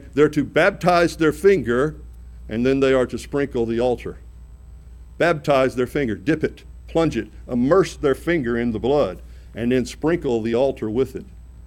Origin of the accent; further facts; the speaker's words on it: Arkansas, United States; But I grew up in the Delta of Northeast Arkansas. I'm just a simple guy that grew up in a simple area.